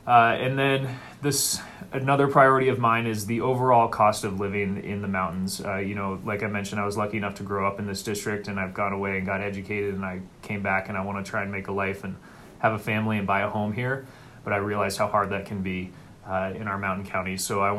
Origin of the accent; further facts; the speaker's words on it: Steamboat Springs, Colorado, United States; I've lived in this district almost my entire life. I had the privilege of growing up in Steamboat Springs.